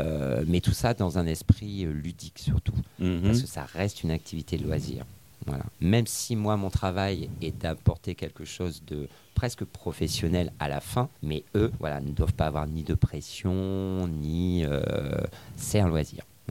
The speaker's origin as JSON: {"language": "French", "region": "Hauts-de-France", "country": "France", "lives_now": "Reims, France", "said": "moi je suis du Nord, je ne suis pas de Reims, je suis de l'Aisne."}